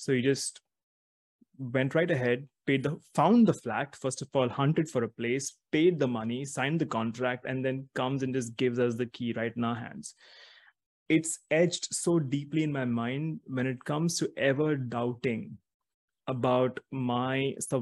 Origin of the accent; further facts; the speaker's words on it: Mumbai, Maharashtra, India; born there; So I was born in Mumbai in one of the lowliest places, you could say, in the slums. And being born a Roman Catholic